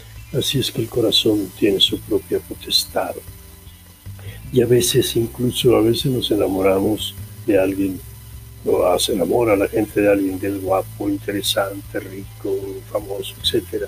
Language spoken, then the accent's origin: Spanish; Guasave, Sinaloa, Mexico; y llegué a Guasave, ¿no? Y vi un gran amor que me vio nacer en mi pueblo natal, Guasave.